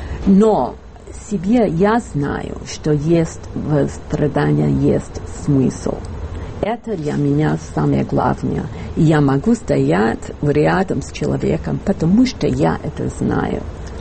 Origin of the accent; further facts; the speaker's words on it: United States; Мы из Америки, у нас обратный билет